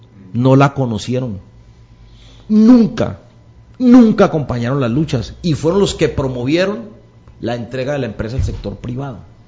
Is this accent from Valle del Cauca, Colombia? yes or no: yes; Cali, Valle del Cauca, Colombia; lo que yo he visto como caleño